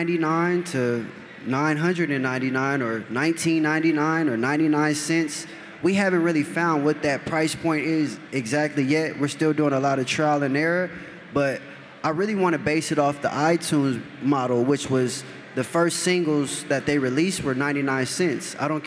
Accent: Diamond Bar, California, United States; one of my best friends from my hometown, Diamond Bar

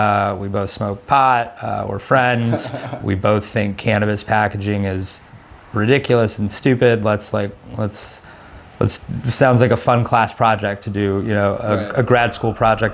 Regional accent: Switzerland; I grew up in Switzerland. And so, like, I didn't even, like, see a bong in real life until I, like, went to college in the States.

